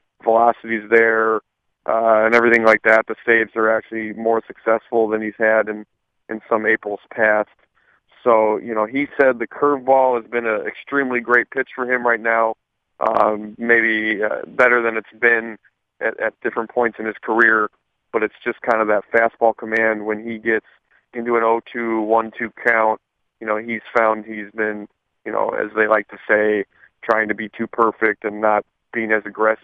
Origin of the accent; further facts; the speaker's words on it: Chicago, Illinois, United States; As growing up in Chicago as a Cubs fan